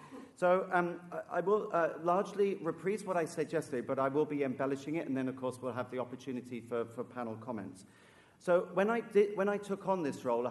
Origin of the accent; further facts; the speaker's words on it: Plymouth, South West England, United Kingdom; now in New York, United States; I'm a kid from Plymouth, right, in the UK. I still pinch myself when I realize that I'm A, living in New York